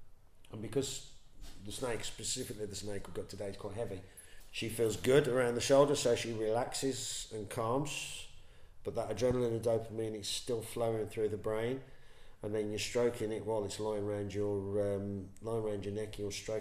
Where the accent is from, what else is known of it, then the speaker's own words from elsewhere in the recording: West Midlands, United Kingdom; obviously you can tell I'm from the West Midlands